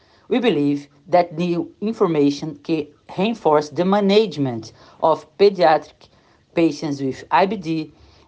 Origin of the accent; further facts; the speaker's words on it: Brazil; English is a second language; from Brazil.